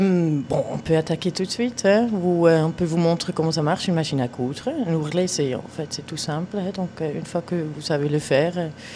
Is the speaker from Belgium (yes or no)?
no; Switzerland; now in Paris, France; moi je suis Suisse, donc pour nous c'est logique qu'on l'apprend à l'école. Donc, on est arrivé en France, à Paris